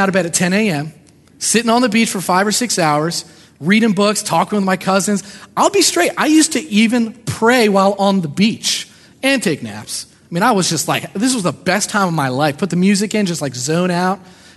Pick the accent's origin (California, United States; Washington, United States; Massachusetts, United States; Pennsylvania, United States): Pennsylvania, United States; I'm from Delaware County. We go down the shore, and I go to Sea Isle City